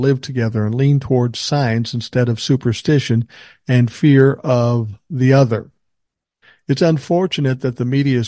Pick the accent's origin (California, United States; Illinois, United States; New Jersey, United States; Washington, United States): Washington, United States; I am born and raised in Washington State. So, of course, Western Washington is deeply blue where I live